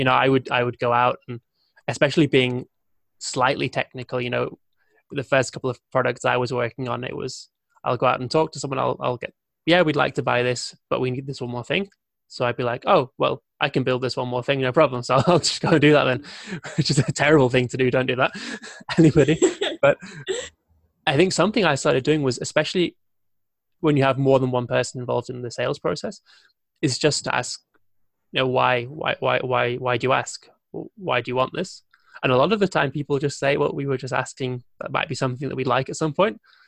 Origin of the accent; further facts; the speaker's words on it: United Kingdom; Okay. Well, I'm obviously, being British, every conversation starts off with me saying sorry.